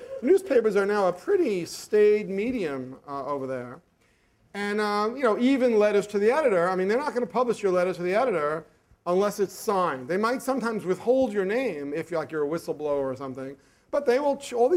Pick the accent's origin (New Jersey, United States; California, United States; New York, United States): New York, United States; And when I grew up in New York, Taki 138 was the most prolific subway writer and bathroom stall writer.